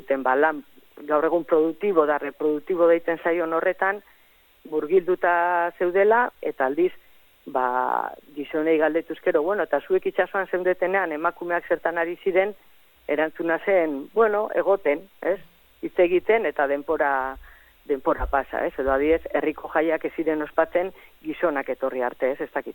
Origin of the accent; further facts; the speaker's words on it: Lekeitio, Basque Country, Spain; justu Lekeitiokoa naiz be bai